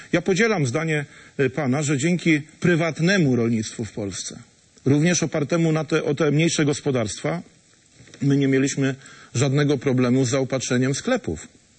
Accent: Kuyavian-Pomeranian Voivodeship, Poland; moim kolegom rolnikom, czy z ziemi dobrzyńskiej, z której pochodzę, czy z Polski

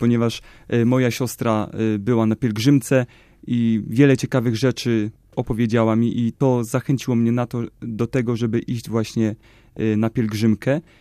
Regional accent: Gołkowice, Lesser Poland, Poland; Pochodzę z Gołkowic, koło Starego Sącza. Jestem studentem 4. roku teologii ze Zgromadzenia Najświętszego Odkupiciela w Tuchowie.

